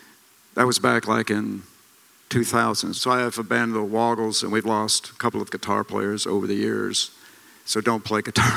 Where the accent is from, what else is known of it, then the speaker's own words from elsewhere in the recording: Atlanta, Georgia, United States; moved away as an adult; now in Los Angeles, United States; I'm from Atlanta, but I live now in Los Angeles. Been out there since like 2006-ish